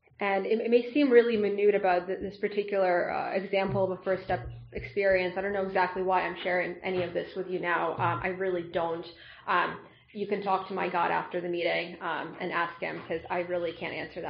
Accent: Russia; So growing up in Russia, I only knew two things

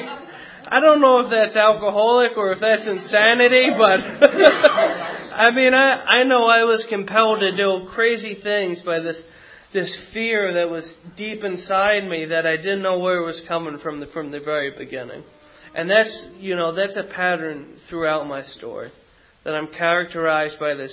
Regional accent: New Jersey, United States; I mean, I'm from Jersey and I really like it.

